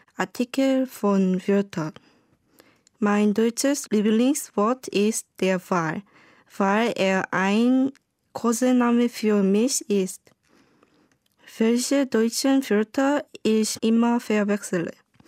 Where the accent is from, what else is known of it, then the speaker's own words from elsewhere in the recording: South Korea; German is a second language; now in Cologne, Germany; Ich komme aus Südkorea. Ich bin 1995 Jahre geboren. Ich wohne in Köln.